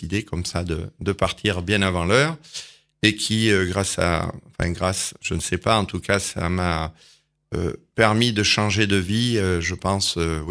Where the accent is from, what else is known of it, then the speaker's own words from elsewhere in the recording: Saint-Privat, Nouvelle-Aquitaine, France; je viens de pas très, très loin. Je suis originaire de la Corrèze, en fait. De Saint-Privat exactement. Ouais. Et je suis né dans une ferme. Je suis né sur une ferme, en fait, dans une ferme.